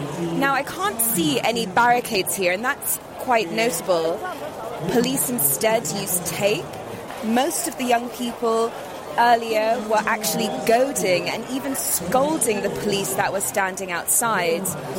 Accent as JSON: {"language": "English", "country": "Hong Kong", "tie": "born there", "said": "I was born in Hong Kong, and I have never seen protests of this scale."}